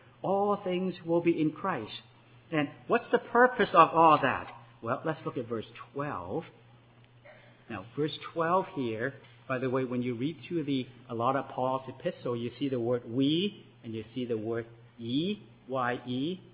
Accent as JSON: {"language": "English", "country": "Canada", "said": "Now, some of you and Canadians, and we as Canadian perhaps won't even understand this word as much as our American brethren."}